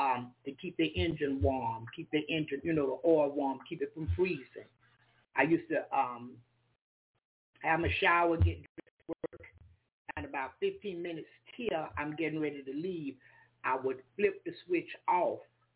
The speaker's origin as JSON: {"language": "English", "region": "Florida", "country": "United States", "said": "I said, I thank God. I'm from Florida, and I thank God I got the opportunity to see this."}